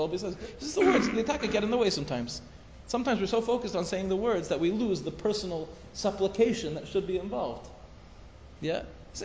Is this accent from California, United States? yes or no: no; Five Towns, New York, United States; In Los Angeles, it's like I grew up in the Five Towns.